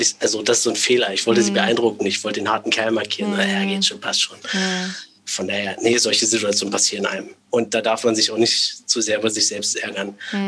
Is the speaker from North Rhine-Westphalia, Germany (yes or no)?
no; Thuringia, Germany; also ich bin auf dem Dorf groß geworden in Thüringen.